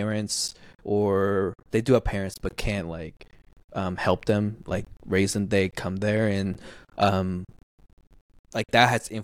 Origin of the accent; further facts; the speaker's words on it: Taiwan; I loved growing up in Taiwan and living in there, and definitely is my favorite place in the world to the places I have traveled so far.